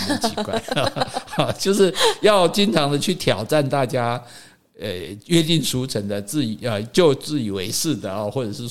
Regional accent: Taiwan; 因为我们都是台湾人嘛

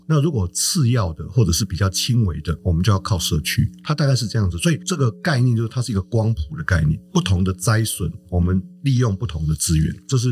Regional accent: Kaohsiung, Taiwan; 那因为我是高雄人，我住高雄

